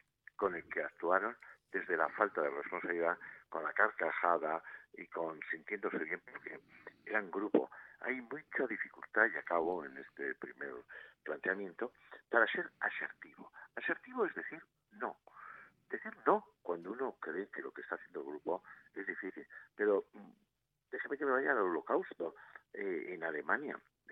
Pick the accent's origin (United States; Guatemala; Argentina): Argentina; Buenos Aires; born there; porque nací allí, en Buenos Aires